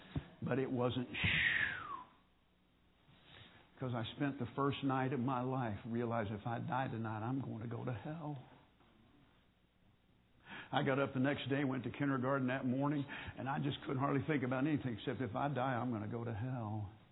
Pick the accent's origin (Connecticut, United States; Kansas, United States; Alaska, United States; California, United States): Kansas, United States; Hutchinson; born there; I was born in Grace Hospital in Hutchinson, Kansas, July 24th, 1955.